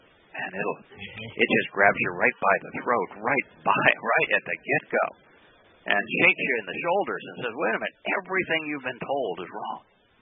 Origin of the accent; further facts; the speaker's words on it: Missouri, United States; I'm from Missouri, the show me state, and you've got to prove it.